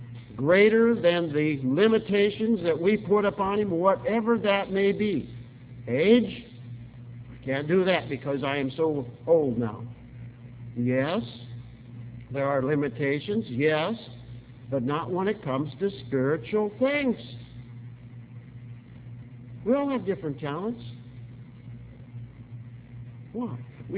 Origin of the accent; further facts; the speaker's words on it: South Dakota, United States; And let me tell you, I'm from South Dakota. I've seen a few snowflakes.